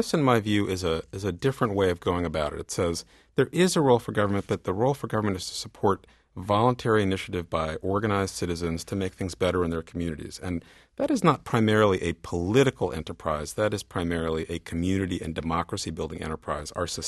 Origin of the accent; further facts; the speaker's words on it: Bronx, New York, United States; Yeah, well, I grew up in the Bronx, not too far from Yankee Stadium. And I grew up in a neighborhood that was low income, mostly of color, African-American, Latino.